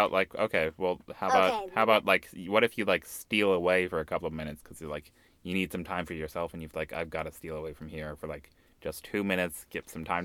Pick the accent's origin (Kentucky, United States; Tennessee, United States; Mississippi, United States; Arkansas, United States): Kentucky, United States; now in Texas, United States; I'm back home in Kentucky for the holidays, right?